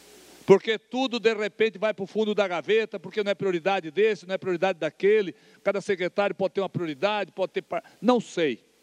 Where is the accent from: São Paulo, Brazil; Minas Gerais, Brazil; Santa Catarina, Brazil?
Santa Catarina, Brazil; somos catarinenses